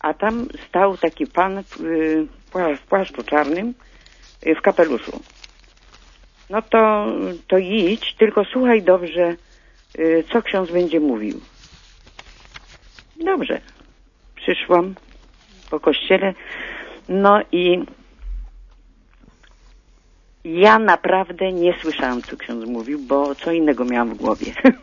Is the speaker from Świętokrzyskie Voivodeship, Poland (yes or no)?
yes; Świętokrzyskie Voivodeship, Poland; Ojcze, ja jestem pochodzę z województwa kieleckiego. I w 46 roku miałam 7 lat.